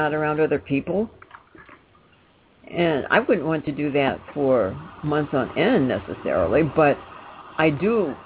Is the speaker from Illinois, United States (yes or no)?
yes; Illinois, United States; I grew up in Illinois, and there's an awful lot of flat.